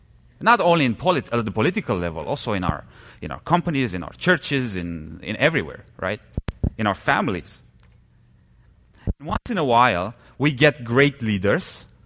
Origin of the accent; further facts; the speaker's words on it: Romania; I'm one of the elders here. I come from Eastern Europe, from Romania